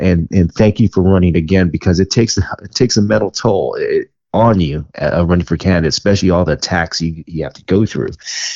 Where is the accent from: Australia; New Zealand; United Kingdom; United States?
United States; California; So I grew up in California. I grew up in a progressive school.